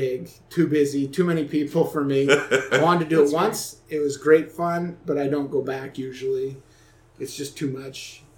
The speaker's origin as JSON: {"language": "English", "country": "Canada", "said": "I am Canadian."}